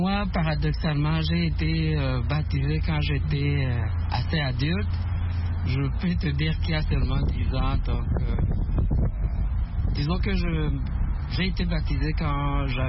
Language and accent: French; Rwanda; Je suis originaire du Rwanda.